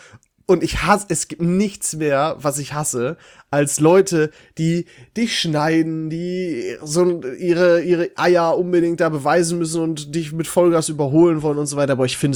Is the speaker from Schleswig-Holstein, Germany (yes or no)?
no; Dorsten, North Rhine-Westphalia, Germany; In meiner Heimat in Dorsten, da gibt's eine Straße